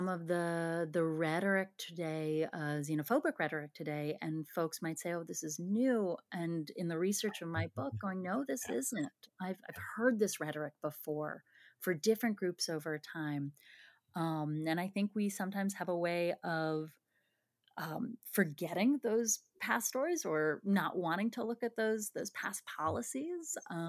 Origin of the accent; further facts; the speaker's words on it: East Coast, United States; And that could also be because I grew up on the East Coast